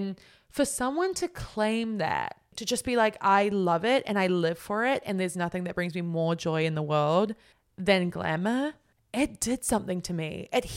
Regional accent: New Zealand; I grew up in New Zealand, a famously kind of like unglamorous country, in a very like pick me environment before we had a term for it.

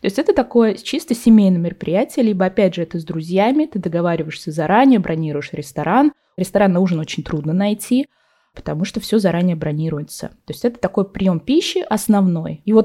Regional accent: India; now in Netherlands; Я росла сама в Индии

